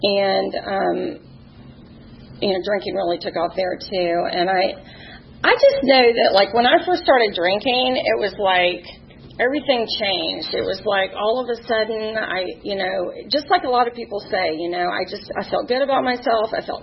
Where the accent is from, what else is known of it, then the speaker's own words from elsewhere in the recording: Atlanta, Georgia, United States; I'm born and raised in Atlanta. I have one younger brother who's 5 years younger than me.